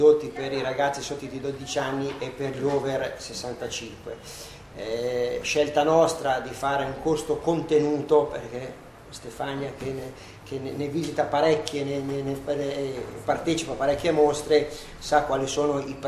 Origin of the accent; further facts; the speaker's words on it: Arona, Piedmont, Italy; perché noi siamo di Arona